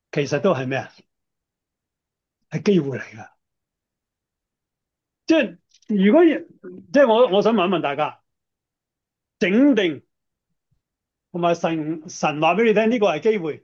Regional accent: China; 我哋中国人翻译圣经咧，就真系。

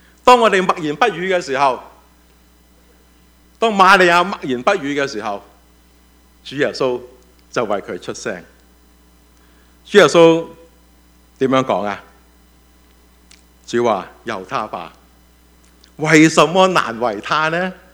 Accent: China; 我们中国人教我们要、啊、凡事有一些保留

